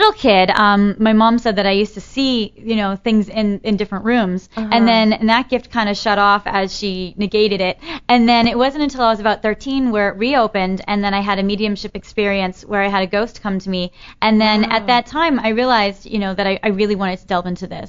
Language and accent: English; Boston, Massachusetts, United States; born there; also born or lived in Florida; Right. Yes, I lived in Florida, and I was born in Boston.